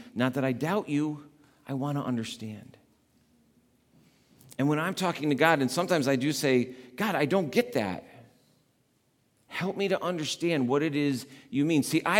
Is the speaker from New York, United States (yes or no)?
yes; New York, United States; I'm from New York, pretty near the city. You actually have to identify Manhattan, because if you're from New York, you just say the city and everybody knows it's the city.